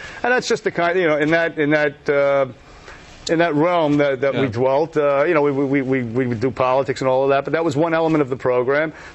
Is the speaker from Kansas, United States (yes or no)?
no; Bronx, New York, United States; By the way, I came from the streets myself. I grew up in the South Bronx in a housing project.